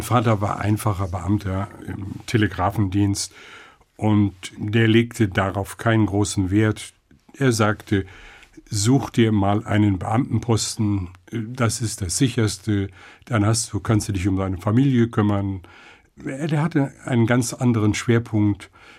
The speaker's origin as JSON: {"language": "German", "region": "West Pomeranian Voivodeship", "country": "Poland", "tie": "born or raised there", "also_born_or_lived": "Szczecin", "said": "Ja, ich bin ja in Stettin geboren. Mit meiner Mutter habe ich aber in Hinterpommern bei den Großeltern gelebt."}